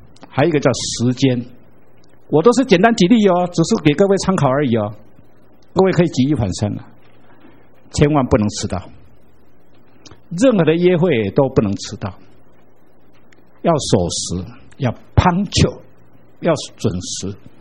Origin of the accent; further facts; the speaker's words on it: Erlin, Changhua County, Taiwan; 尤其我每次回到我的故乡，我那些啊老同学还健在的，要请我吃饭